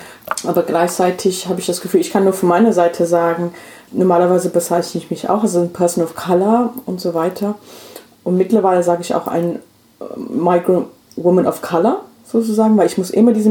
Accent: England, United Kingdom; ich bin in England aufgewachsen, ja, und ich war wirklich in einer working class Viertel und also da habe ich gelebt und gewohnt

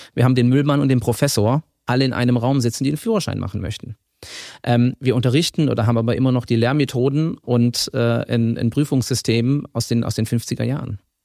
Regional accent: Lower Saxony, Germany; born there; ich bin in Ostfriesland geboren

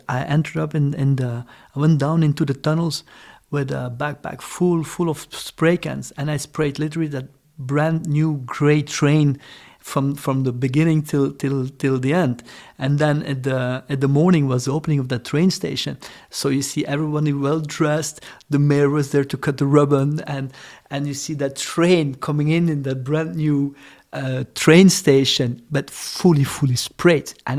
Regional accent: Brussels, Belgium; English is a second language; also born or lived in Ghent; I'm born in Ghent, and I grew up in more at the countryside, at the coast, and then in Brussels. Mm-hmm. Then we moved to Brussels.

